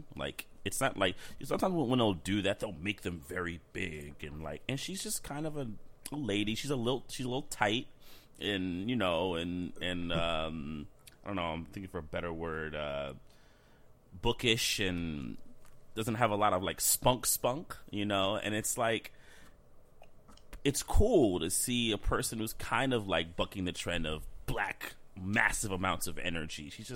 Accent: New York, United States; I mean, I'm from New York. And my parents are kind of from that area.

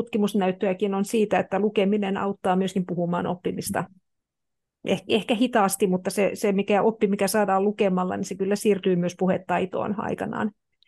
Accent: Turku, Southwest Finland, Finland; Joo, niin, Turusta, mutta sitten taas Turkuun.

